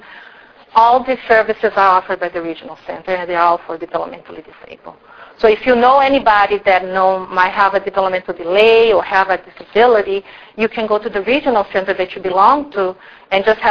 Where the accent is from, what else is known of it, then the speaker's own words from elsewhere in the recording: Brazil; now in United States; I was born and raised in Brazil.